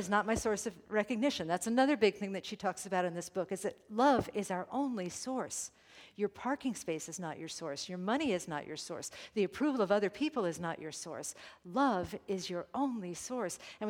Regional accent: New York, United States; And I'm from New York. I'm a walker.

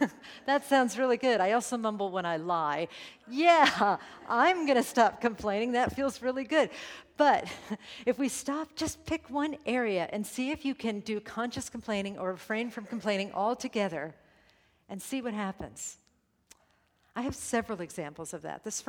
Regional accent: New York, United States; And I'm from New York. I'm a walker.

